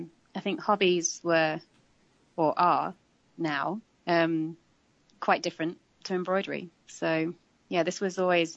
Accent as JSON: {"language": "English", "region": "England", "country": "United Kingdom", "tie": "born or raised there", "said": "I started out with embroidery in school growing up in England"}